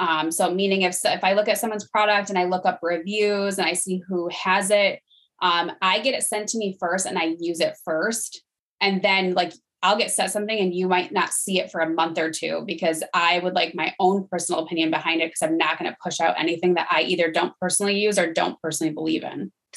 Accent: New York, United States; I am from New York. I'm a police officer here.

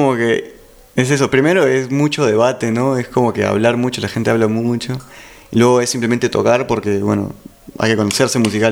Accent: Peru; also born or lived in Brazil; Nací en Brasil, tipo, estuve 2 años.

